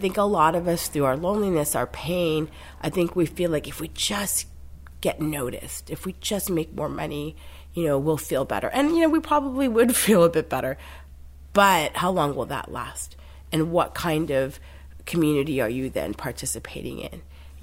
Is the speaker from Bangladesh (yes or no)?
yes; Bangladesh; I'm from Bangladesh.